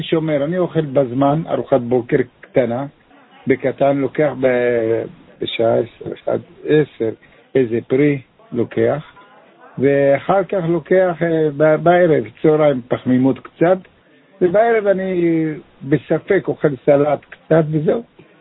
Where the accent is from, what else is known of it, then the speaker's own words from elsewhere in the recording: Haifa, Haifa District, Israel; כן, חיפה. אני מחיפה, מהצפון.